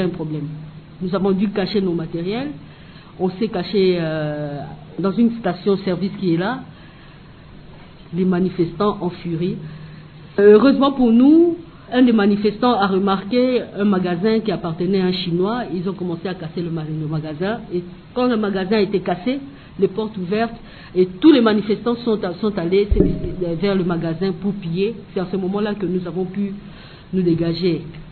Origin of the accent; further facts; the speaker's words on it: Équateur, DR Congo; comme je suis issu de la province de l'Équateur